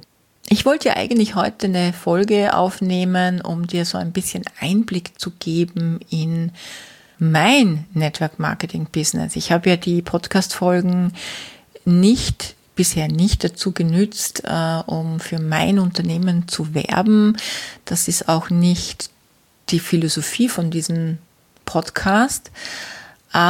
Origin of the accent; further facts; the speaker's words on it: Austria; Also bei uns in Österreich sind das aktuell 6 Leute.